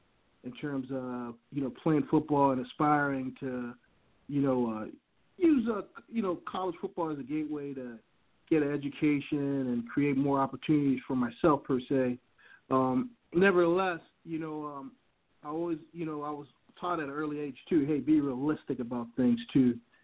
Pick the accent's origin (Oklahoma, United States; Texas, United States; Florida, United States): Florida, United States; especially growing up in Miami-Dade County, and, you know, football in Miami-Dade County, I mean, that's one of the more talent-laden areas in the country